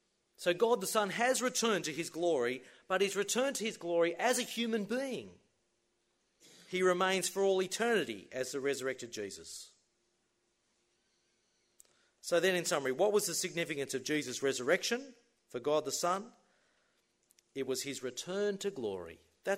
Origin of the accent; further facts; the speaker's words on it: Scotland, United Kingdom; I told him I was from Scotland, a Presbyterian minister on a lecturing, preaching tour of the States.